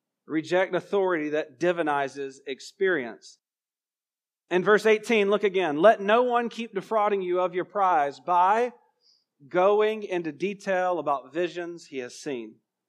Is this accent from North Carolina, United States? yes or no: no; Georgia, United States; You got to remember I'm from Georgia